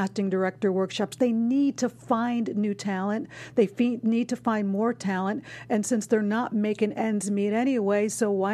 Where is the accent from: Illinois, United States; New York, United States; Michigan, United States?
Illinois, United States; Chicago; I had briefly met right before I came from Chicago.